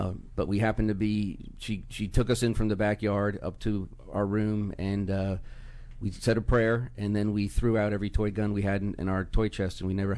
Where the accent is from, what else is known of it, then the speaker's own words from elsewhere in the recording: Potomac, Maryland, United States; also born or lived in Washington, D.C.; I was born at Georgetown Hospital. I grew up out in Potomac, Maryland. I've lived in D.C., Maryland, and now in Virginia for the last 20 years.